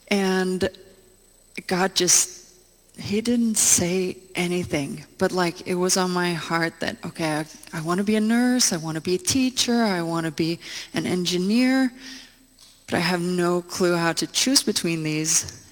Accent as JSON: {"language": "English", "country": "Norway", "said": "I'm from Norway."}